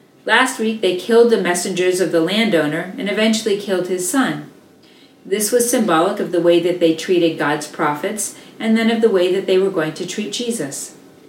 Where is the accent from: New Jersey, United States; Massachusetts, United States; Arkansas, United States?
Massachusetts, United States; Now, many of you know that I grew up in Massachusetts, but maybe you do or do not know that my family was very faithful in attending church.